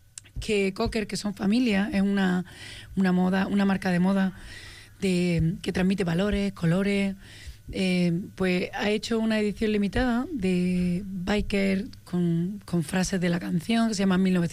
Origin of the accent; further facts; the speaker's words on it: Andalusia, Spain; porque encima soy andaluza